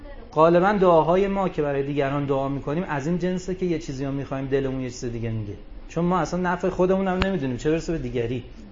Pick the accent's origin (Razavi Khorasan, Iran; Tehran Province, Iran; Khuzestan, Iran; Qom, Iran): Tehran Province, Iran; Tehran; ما چون اهل تهرانیم، خب همش دود و دم و تیراهن و اینا دیدیم.